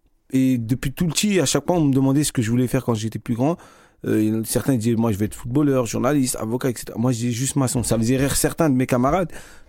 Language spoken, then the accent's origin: French; France; On a grandi en France, on est né avec la culture française. Et certes, nos parents sont originaires d'autres pays, d'Afrique, etc.